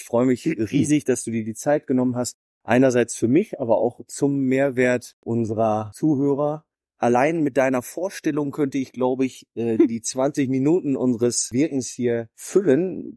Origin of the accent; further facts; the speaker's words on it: Münster, North Rhine-Westphalia, Germany; in meiner Heimatstadt in Münster